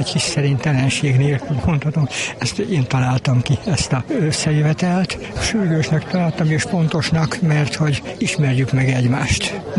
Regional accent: Piliscsaba, Pest, Hungary; és ezt jó, ha tudjuk ott nálunk is, Pilis Csabán, hogy kikkel vagyunk így körülvéve.

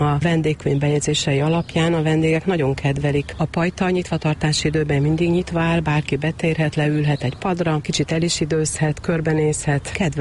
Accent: Agyagosszergény, Győr-Moson-Sopron, Hungary; born there; Az én szülőfalumból is, agyagos szegényből is több minden származik.

